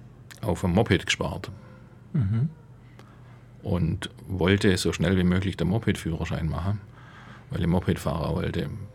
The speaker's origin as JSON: {"language": "German", "town": "Ulm", "region": "Baden-Württemberg", "country": "Germany", "tie": "born or raised there", "said": "Ich bin in Ulm geboren und aufgewachsen, war eigentlich nur ein paar Jahre aus Ulm weg zum Studieren und kam dann wieder nach Ulm"}